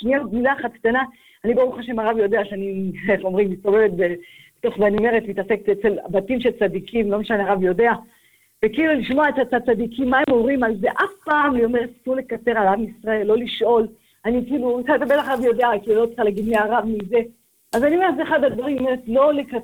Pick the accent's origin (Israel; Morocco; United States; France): Morocco; אנחנו מרוקאים, ברוך השם